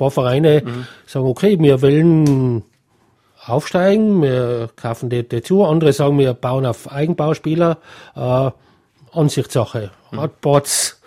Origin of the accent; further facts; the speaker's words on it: Inzing, Tyrol, Austria; bei Inzing, den Dorf, wo ich herkomme, da sind auch Zugezogene, haben gespielt